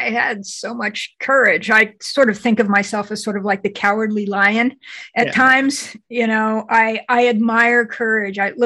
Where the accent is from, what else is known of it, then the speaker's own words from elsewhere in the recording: Hawaii, United States; also born or lived in Southern California; I was raised in Hawaii and lived a long time in Southern California. And then I found myself in Arkansas, and you know, it snows there.